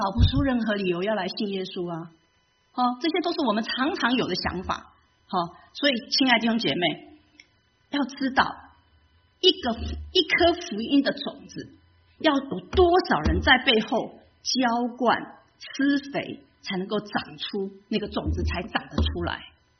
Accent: Taiwan; 因为我们台湾人本来就是基督教不是我们的最主要的信仰

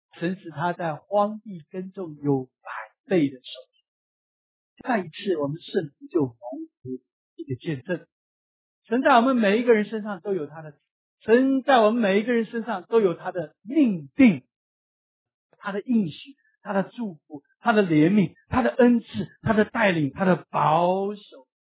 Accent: China; 我们中国人有的时候也是感觉不到多少爱。

